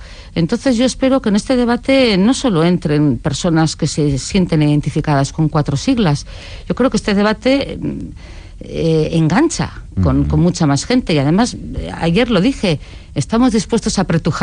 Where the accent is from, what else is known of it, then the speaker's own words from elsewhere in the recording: Basque Country, Spain; porque somos simplemente vascos y vamos al mundo como vascos. Y eso es lo que nos define, y no necesitamos adjetivos, es nuestro sustantivo, somos vascos.